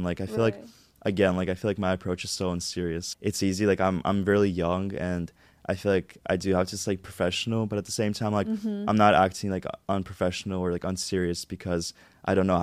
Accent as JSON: {"language": "English", "region": "Moscow", "country": "Russia", "said": "So I feel like even you're from Pennsylvania, I'm from Moscow, like Logan, he's from Mississippi"}